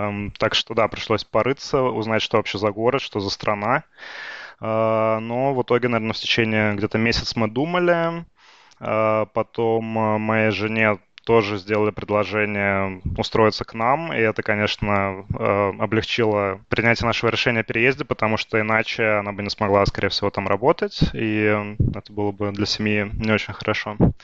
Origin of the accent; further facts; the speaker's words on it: Saint Petersburg, Russia; moved away as an adult; Мы переехали из Санкт-Петербурга, собственно, это город, в котором я родился и вырос.